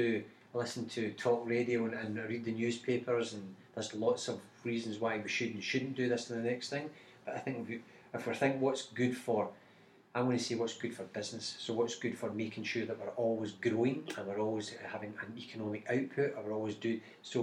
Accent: Scotland, United Kingdom; I mean, Scotland's, I've grown up, I'm Scottish. Mm-hmm. Part of me is Scottish, part of me is Irish, but I class myself as a UK citizen.

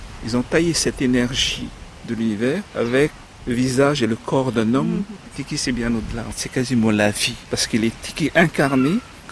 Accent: Tahuata, Marquesas Islands, French Polynesia; je viens des Marquises, et plus précisément de l'île de Tawata.

